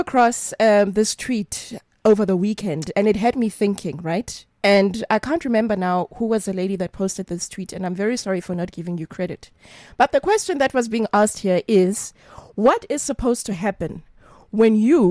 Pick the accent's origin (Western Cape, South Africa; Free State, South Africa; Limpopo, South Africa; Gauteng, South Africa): Free State, South Africa; I'm also from the Free State, right?